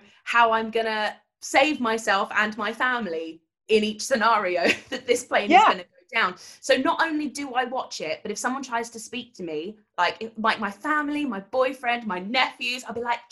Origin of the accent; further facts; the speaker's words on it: United Kingdom; No, I can't. I'm so British